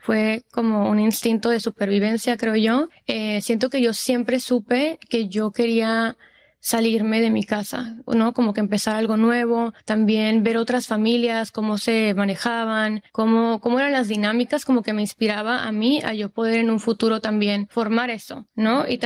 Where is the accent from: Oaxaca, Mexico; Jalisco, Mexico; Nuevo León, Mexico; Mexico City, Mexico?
Nuevo León, Mexico; Monterrey; also born or lived in McAllen, Texas, United States; now in Los Angeles, United States; Soy nacida en McAllen, Texas, que eso a mí me dio muchísimos beneficios porque gracias a eso es que puedo estar aquí en Los Ángeles. Pero yo crecí en Monterrey casi toda mi vida.